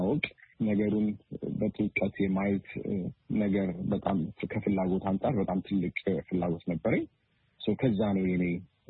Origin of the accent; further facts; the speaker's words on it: Addis Ababa, Ethiopia; አዲስ አበባ ነው ተወልጄ ያደኩት። ተማርኩትም እንዲሁም የመጀመሪያ ደረጃ ትምህርት ቤቴን መካነ ኢየሱስ የሚባል የክርስቲያን ትምህርት ቤት እንዲሁም ሁለተኛ ደረጃ ትምህርቴን ፐብሊክ ትምህርት ቤት ሚኒሊክ የሚባል ትምህርት ቤት ነው የተማርኩት።